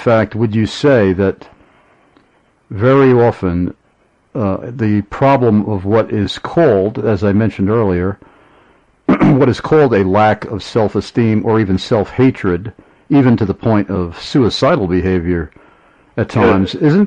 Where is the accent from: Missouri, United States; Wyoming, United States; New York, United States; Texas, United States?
New York, United States; now in Pennsylvania, United States; at least that I've noticed growing up in New York and living here in Pennsylvania in the Northeast